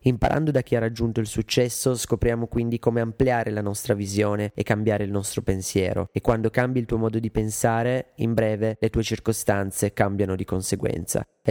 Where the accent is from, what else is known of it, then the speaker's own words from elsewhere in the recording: Ivrea, Piedmont, Italy; moved away as an adult; sono cresciuto a Ivrea, città nota per l'Olivetti e la Battaglia delle Arance. Ho abitato lì fino alla fine del liceo, facendo la vita di una piccola cittadina.